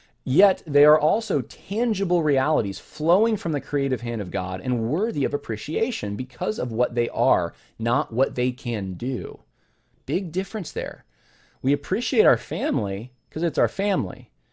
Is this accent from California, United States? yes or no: yes; California, United States; born there; So I was born actually in California.